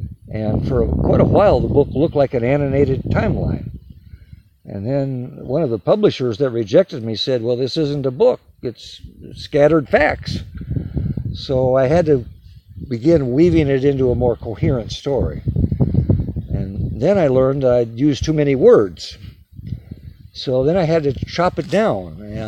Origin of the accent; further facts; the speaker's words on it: North Dakota, United States; also born or lived in Omaha, Nebraska; Well, I'm a product of the American, great American Midwest. I had my childhood years in North Dakota, went to high school and college in Omaha, Nebraska